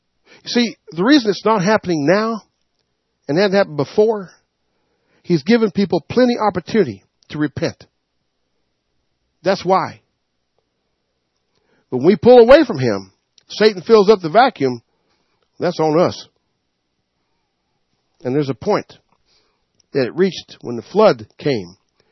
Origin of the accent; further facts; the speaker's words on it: the South, United States; I'm from the South, y'all.